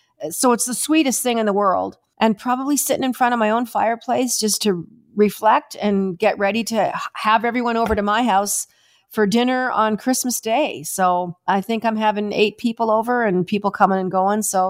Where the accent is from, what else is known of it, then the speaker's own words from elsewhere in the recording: Wales, United Kingdom; I'm Welsh.